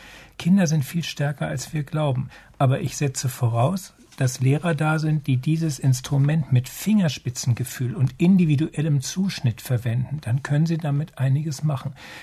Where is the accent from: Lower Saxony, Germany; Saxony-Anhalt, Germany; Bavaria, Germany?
Saxony-Anhalt, Germany; Nein, das ist bei uns in Sachsen-Anhalt wirklich noch nicht vorgekommen.